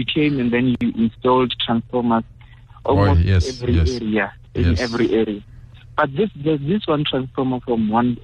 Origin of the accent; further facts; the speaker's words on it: Ivory Park, Gauteng, South Africa; from Ivory Park.